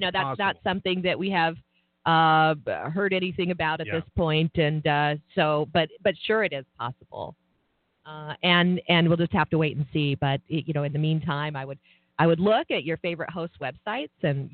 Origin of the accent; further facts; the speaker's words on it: El Paso, Texas, United States; I was born and raised in El Paso and went to college in Portales.